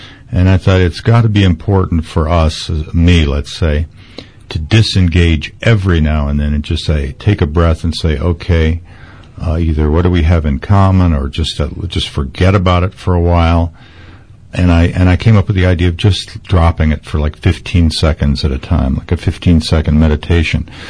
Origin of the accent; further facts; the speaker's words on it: Las Vegas, New Mexico, United States; Since I moved to Las Vegas, about my hometown, Las Vegas, New Mexico, about 7-8 months ago